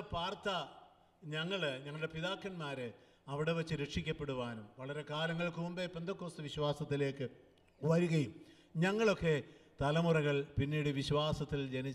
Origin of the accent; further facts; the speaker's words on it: Kerala, India; ഞങ്ങൾ മലബാറിൽ ജനിച്ചു വളർന്നവരാണ്.